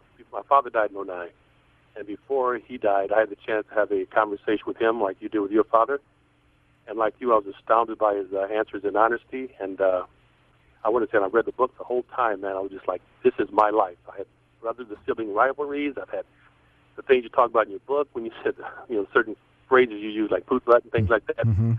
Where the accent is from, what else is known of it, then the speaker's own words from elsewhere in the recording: Los Angeles, California, United States; I'm from South Los Angeles like you